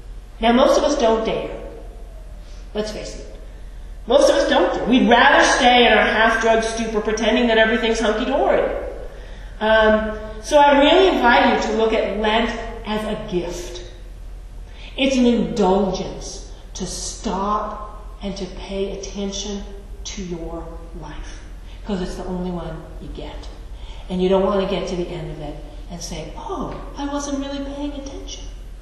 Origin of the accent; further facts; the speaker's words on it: Massachusetts, United States; I grew up outside of Boston, so everybody had that.